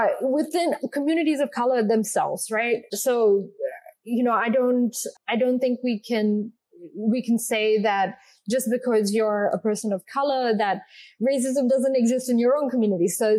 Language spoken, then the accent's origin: English; New Zealand; Like that is my experience as a New Zealander, but going to America, which happens to be a very diverse country, I was able to see a lot of designers who looked like me.